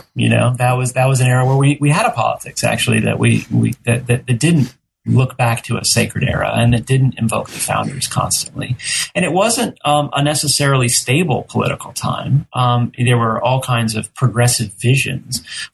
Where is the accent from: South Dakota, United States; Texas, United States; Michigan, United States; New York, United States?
Texas, United States; now in Georgia, United States; You know, I'm from Texas, which is the second largest, most populous state in the nation.